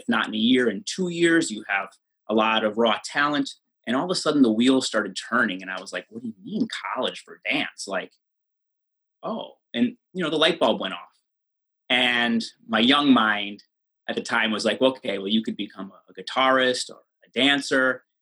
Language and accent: English; Green Bay, Wisconsin, United States; But I grew up in Green Bay where, I mean, it's a football town.